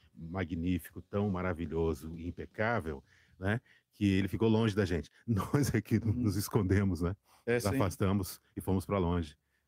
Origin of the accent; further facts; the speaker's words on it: Cariacica, Espírito Santo, Brazil; also born or lived in Vitória, Brazil; Eu também sou de Cariacica. Nasci em Vitória, porque todo mundo nasce em Vitória no tempo que eu nasci. Depois voltava para Cariacica, né?